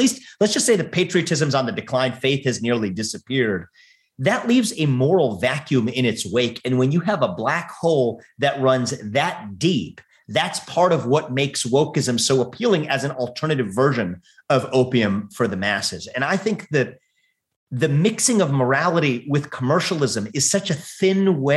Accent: United States; I call myself a non-white nationalist. I'm an American through and through, based on ideals, not based on skin deep identity.

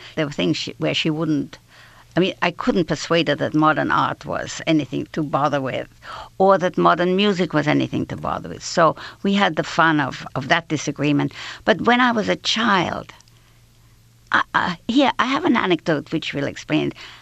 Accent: Liverpool, North West England, United Kingdom; And I came to visit from Liverpool. When the school holidays came, I went to stay at Kettles Hill House with her.

